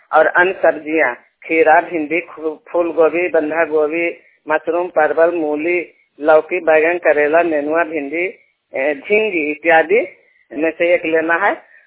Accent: Harnaut, Bihar, India; मैं कल्याण बीघा ग्राम से बोल रही हूँ। मैं हरनौत प्रखंड और नालंदा जिला की रहने वाली हूँ।

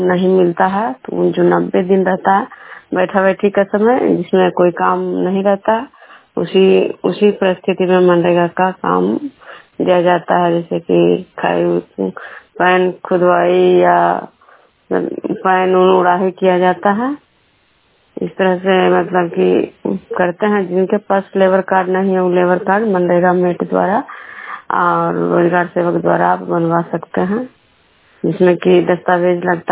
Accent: Vishnupur, Bihar, India

